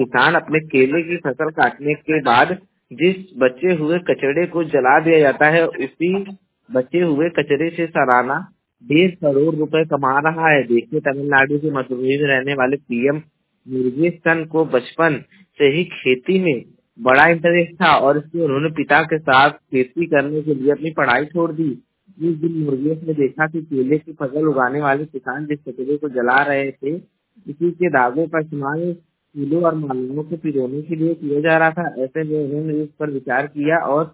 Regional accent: Jaunpur, Uttar Pradesh, India; और मैं उत्तर प्रदेश के जौनपुर जिले का निवासी हूं

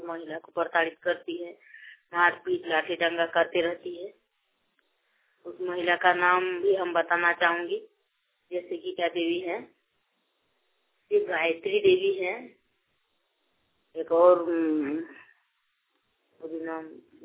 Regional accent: Pathargama, Jharkhand, India; मैं पथरगावा की निवासी हूँ। मेरा जिला गोड्डा पड़ता है।

